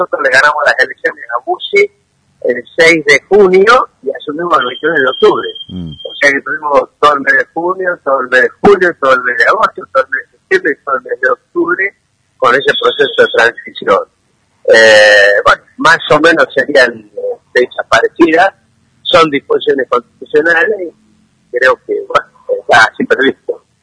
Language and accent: Spanish; Tucumán, Argentina; Como tucumano, no entiendo a los tucumanos